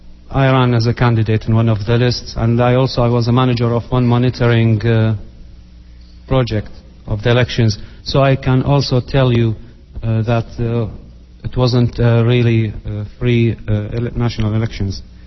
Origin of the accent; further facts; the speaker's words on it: Iraq; moved away as an adult; I'm a psychiatrist from Iraq. I left Iraq in 2006.